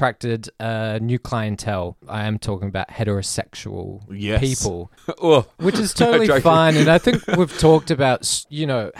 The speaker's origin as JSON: {"language": "English", "town": "Adelaide", "region": "South Australia", "country": "Australia", "said": "No, I'm from Adelaide."}